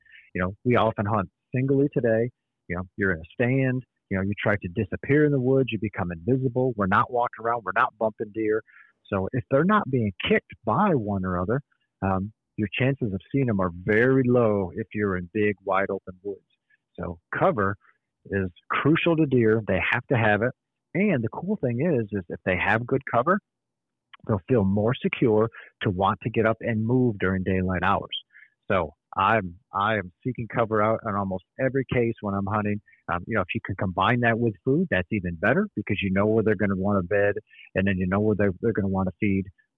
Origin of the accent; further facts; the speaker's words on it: Pennsylvania, United States; I grew up hunting in Pennsylvania like a lot of others